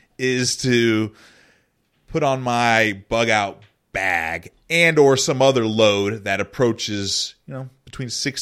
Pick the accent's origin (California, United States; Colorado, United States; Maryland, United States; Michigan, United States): Colorado, United States; I grew up in Colorado, so I had a lot of mountain bikes as a kid.